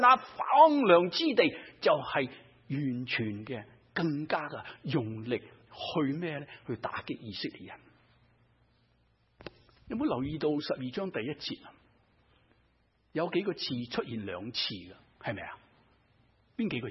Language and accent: Cantonese; China; 我们中国人说哪吒沙都要抌下佢啦，系咪？